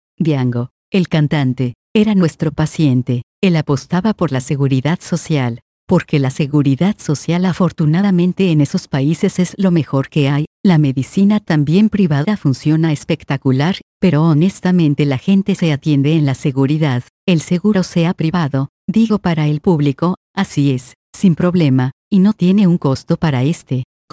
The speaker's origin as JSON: {"language": "Spanish", "country": "Mexico", "said": "Recuerdo que les llamaba mucho la atención mi acento. No podían dilucidar si era mexicano o qué era. Dicen es muy neutro. Me decían es que no hablas así como Cantinflas. Y les decía es que México es muy grande y que es en sí mismo un crisol cultural."}